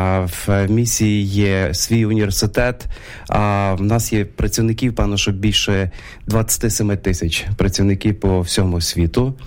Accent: Ternopil, Ternopil Oblast, Ukraine; я корінний тернополянин, родився тут, mm-hmm. виріс на бульварі, так що ці всі місця тут навколо, вони є рідні для мене. Так. Mm-hmm. І я виростав в християнській сім'ї, це євангельська традиція

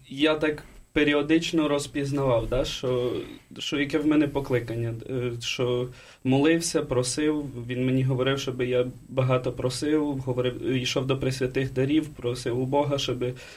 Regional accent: Uzhhorod, Zakarpattia Oblast, Ukraine; я православний, прийшов до церкви греко-католицької, бо я з Ужгорода.

